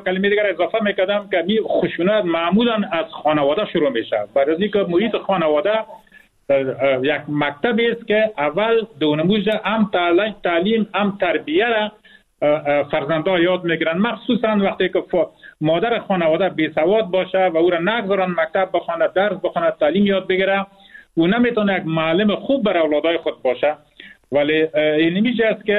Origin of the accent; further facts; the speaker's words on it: Afghanistan; من فکر میکنم که یک تعدادی از این جوان ها متاسفانه ما وطن خودم میشناسیم که قشر بیسواد یا فیصدی بیسواد مخصوصا در این سالهای اخیر رو به افزایش است.